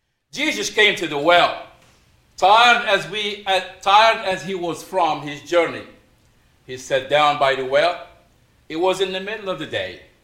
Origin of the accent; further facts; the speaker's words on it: Casablanca-Settat, Morocco; Now, I'm a city boy. I grew up in Morocco in a city near Casablanca.